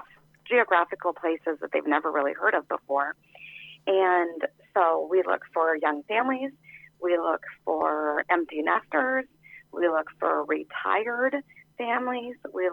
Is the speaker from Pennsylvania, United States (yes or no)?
no; Atlantic, Iowa, United States; I was born and raised in Atlantic, Iowa, and graduated in 1984.